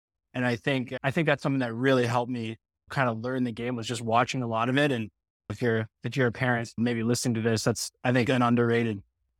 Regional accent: Calgary, Alberta, Canada; also born or lived in Singapore; So I was born in 98 in Singapore. We ended up moving back to Calgary in 99.

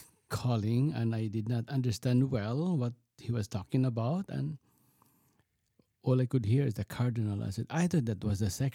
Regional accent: Philippines; now in United States; Because he knows that I came from the Philippines. So I said, 25 years already.

